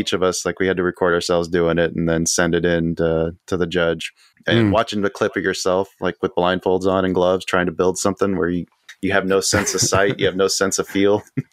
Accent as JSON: {"language": "English", "town": "Houston", "region": "Texas", "country": "United States", "tie": "born or raised there", "also_born_or_lived": "Tucson, Arizona", "said": "I was brought up in Houston. I grew up in Tucson. I lived in Bakersfield, California."}